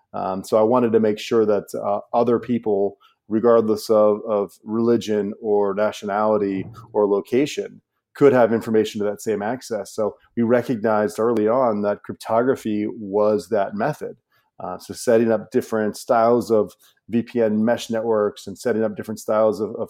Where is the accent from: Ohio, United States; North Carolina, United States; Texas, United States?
Ohio, United States; Lebanon; So growing up outside of Cincinnati, growing up in Lebanon, Ohio, there weren't many people to talk to near the farmlands.